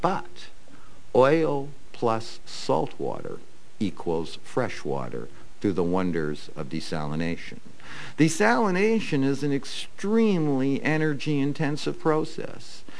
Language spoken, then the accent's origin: English; Canada; I'm a Canadian. I love skiing, you know.